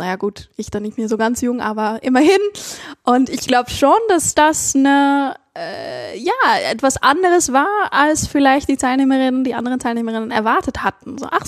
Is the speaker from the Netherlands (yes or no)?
yes; Netherlands